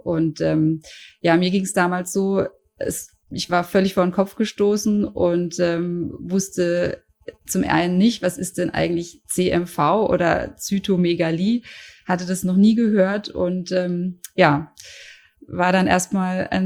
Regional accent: Karlsruhe, Baden-Württemberg, Germany; Ich komme aus Karlsruhe, bin 40 Jahre alt und Mama von zwei Kindern.

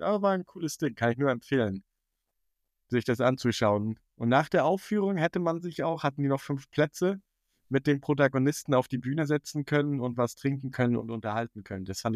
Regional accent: Northern Germany, Germany; Ich bin Norddeutscher

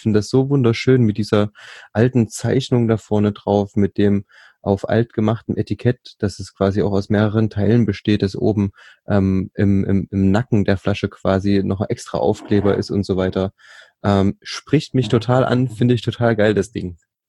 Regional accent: Thuringia, Germany; born there; Also ich bin ja gebürtiger Thüringer

